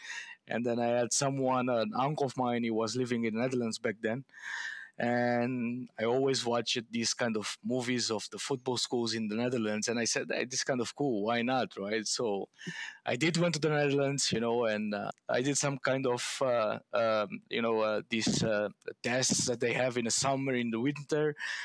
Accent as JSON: {"language": "English", "town": "Luanda", "region": "Luanda Province", "country": "Angola", "tie": "born or raised there", "second_language": "English", "said": "But no, I was born and raised in Angola. And then, yeah, in the capital city of Luanda."}